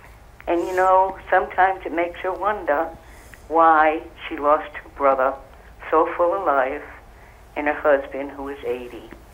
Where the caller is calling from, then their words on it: Rhode Island, United States; I'm from Rhode Island.